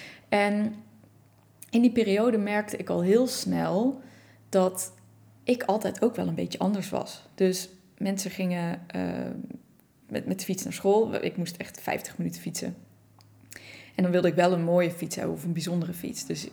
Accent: North Brabant, Netherlands; accent: Brabant; also born or lived in Amsterdam; Dus ik kom oorspronkelijk uit Brabant. Ik heb altijd een Brabants accent gehad. Daarna heb ik 10 jaar in Amsterdam gewoond. En mijn Brabants accent verdween weer een beetje. En ik ging weer wat meer ABN praten.

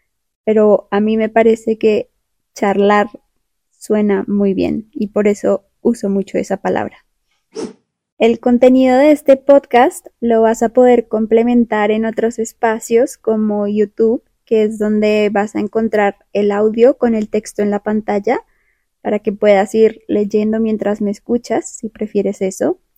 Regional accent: Colombia; el español de Colombia, que es de donde soy.

